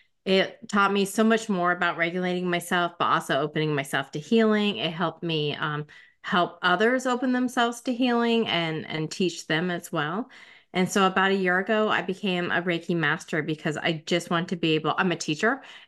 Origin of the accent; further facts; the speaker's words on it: Vermont, United States; So I am from Vermont, right up next to the Canadian border. So I'm pretty much in the middle of nowhere.